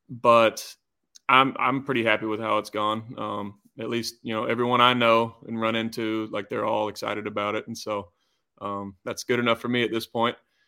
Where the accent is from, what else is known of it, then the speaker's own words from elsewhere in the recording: Georgia, United States; growing up in Georgia, there's not too many places to do all that.